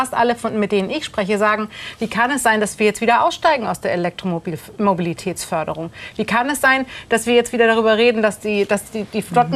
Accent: Germany; Ich bin ja auch Deutsche. Ich bin 52. Ich habe hier wunderbaren Wohlstand erlebt in diesem Land.

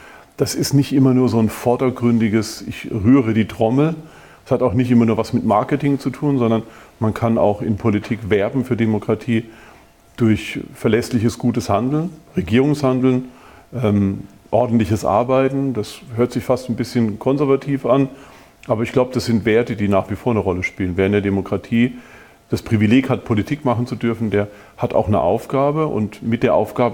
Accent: Rhineland-Palatinate, Germany; Ich bin Arbeiterkind vom Dorf, bin gar nicht so weit von hier auch aufgewachsen in der Südpfalz.

